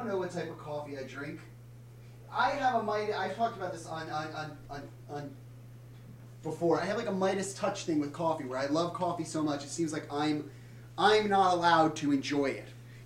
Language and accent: English; New Jersey, United States; We're both from New Jersey.